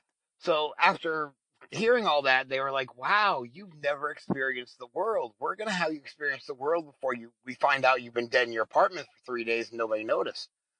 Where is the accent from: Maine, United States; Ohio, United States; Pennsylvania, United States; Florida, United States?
Maine, United States; I'm a comedian from Maine